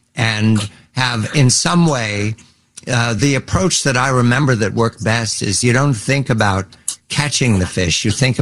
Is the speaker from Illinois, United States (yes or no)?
no; Pennsylvania, United States; And my county was Montgomery County. I grew up in Montgomery County.